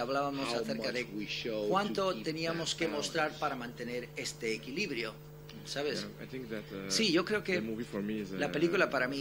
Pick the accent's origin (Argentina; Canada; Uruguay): Canada; Como canadienses tenemos una responsabilidad